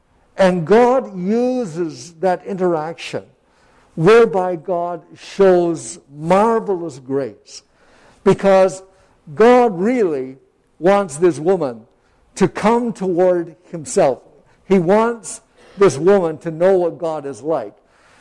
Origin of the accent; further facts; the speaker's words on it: Trenton, Ontario, Canada; when I was a child, I grew up in Trenton, air base town